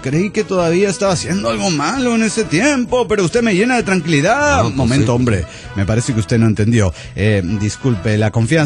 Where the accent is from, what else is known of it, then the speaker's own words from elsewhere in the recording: Juliaca, Puno, Peru; de Juliaca, Perú.